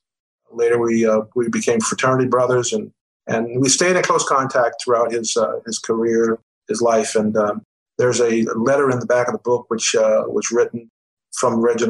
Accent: Baltimore, Maryland, United States; Well, I'm originally from Baltimore.

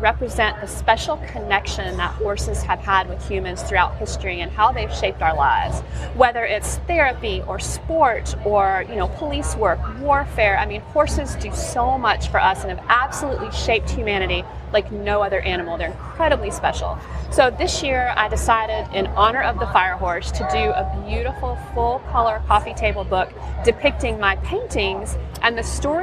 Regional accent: South Carolina, United States; now in Savannah, United States; I grew up in South Carolina and have been a horse lover my entire life.

